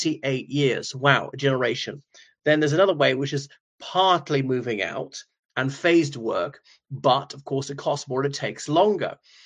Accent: Ireland; from Ireland.

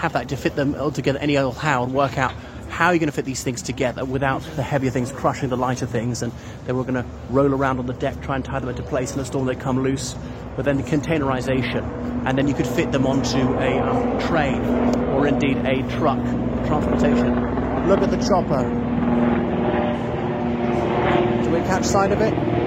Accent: Ireland; from Ireland, and here I am by old Father Thames.

